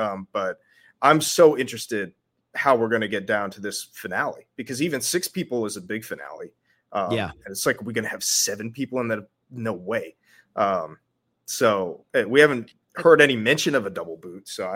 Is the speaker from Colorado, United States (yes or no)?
no; Sacramento, California, United States; He's from my hometown. I'm a huge Sacramento Kings fan.